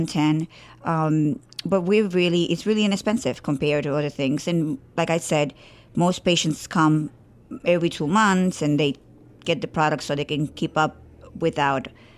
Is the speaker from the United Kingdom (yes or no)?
no; Puerto Rico; I was raised in Puerto Rico.